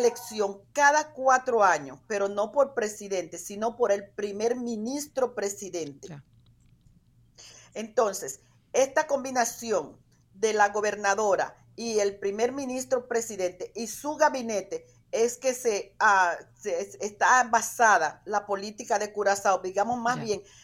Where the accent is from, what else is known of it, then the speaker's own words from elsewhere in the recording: Dominican Republic; Yo soy dominicana.